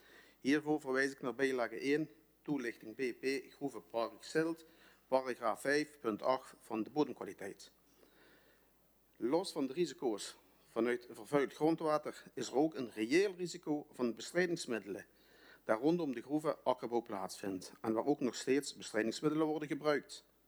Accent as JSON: {"language": "Dutch", "town": "Nagelbeek", "region": "Limburg", "country": "Netherlands", "tie": "born or raised there", "said": "Ik ben geboren en getogen in Nagelbeek."}